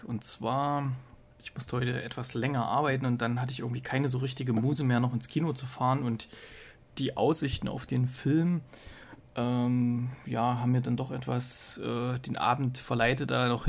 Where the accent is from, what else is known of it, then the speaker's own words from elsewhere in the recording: Gera, Thuringia, Germany; Und ich war ja letzte Woche Mittwoch nochmal in meiner alten Heimatstadt Gera und dort kam der nochmal.